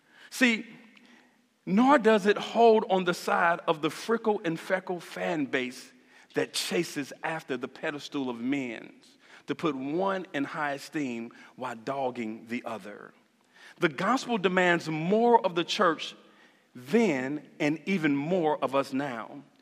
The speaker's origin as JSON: {"language": "English", "country": "United States", "said": "And especially being American, we're used to picking sides."}